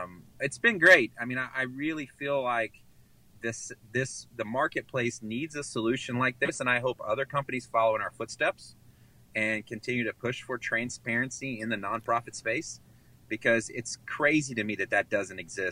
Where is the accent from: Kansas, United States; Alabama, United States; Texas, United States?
Texas, United States; And I'm originally from Texas, so my son and I were on Facebook.